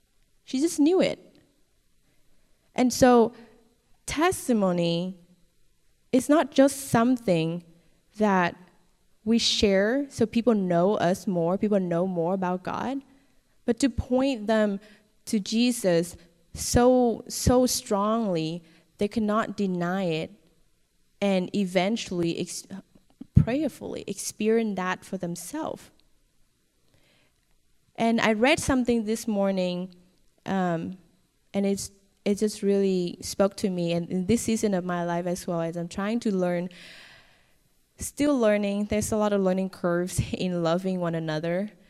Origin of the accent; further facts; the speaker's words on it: Northern Vietnam, Vietnam; I am from Vietnam, and it's not as strict as some other countries' policy, but we also influence with communism. So the churches in the north, where I came from, are very closed door.